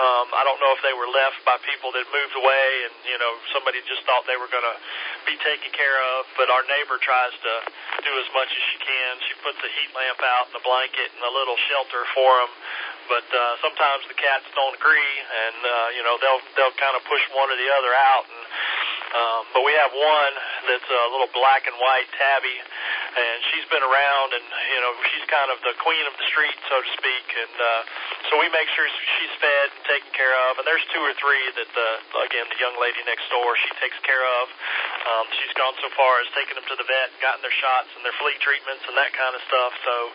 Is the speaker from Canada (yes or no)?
no; Virginia, United States; my wife likes to make fun of me because, you know, I grew up in Virginia, so she considers me a Yankee because I'm from further north than where I'm standing right now.